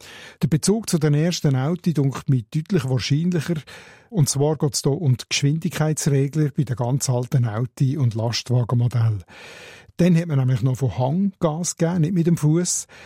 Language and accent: German; Solothurn, Switzerland; accent: Schwarzbubenland dialect; In meinem Dialekt ist ein Gutzi ein Bonbon, also ein Zucker, ein Zückerli.